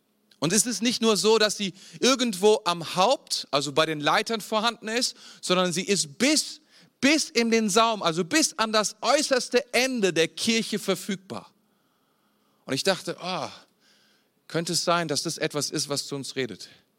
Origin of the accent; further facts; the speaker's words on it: Mainz, Rhineland-Palatinate, Germany; Da, wo ich herkomme, aus Mainz, gibt es sehr wenige Regentage.